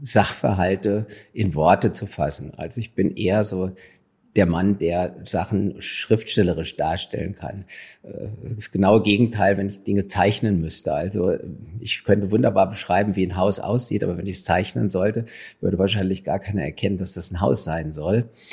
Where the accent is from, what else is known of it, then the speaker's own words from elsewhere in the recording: Wiesbaden, Hesse, Germany; übernachte dann in Wiesbaden und genieße dann einfach nochmal meine Heimatstadt